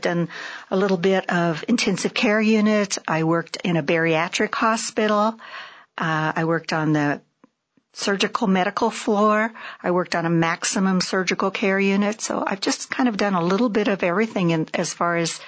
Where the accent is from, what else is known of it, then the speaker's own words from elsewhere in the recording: Nebraska, United States; moved away as an adult; also born or lived in Indiana; now in Prescott, United States; I was born and raised in Nebraska, later moved to Indiana, where I lived for several years.